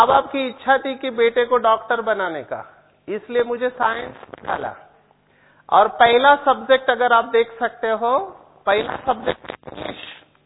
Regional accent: Mumbai, Maharashtra, India; I am born brought up in slum area of Mumbai, मैं झोपड़पट्टी में बड़ा हुआ, चाल कहते हैं, चाल झोपड़पट्टी। माँ बाप को अंग्रेजी नहीं आती है और मुझे भी नहीं आती है।

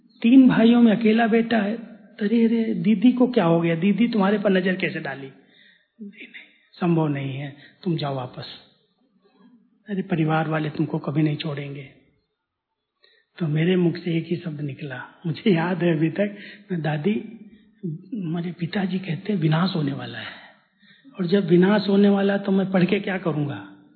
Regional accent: Uttar Pradesh, India; moved away; क्योंकि मैं यूपी से आया था

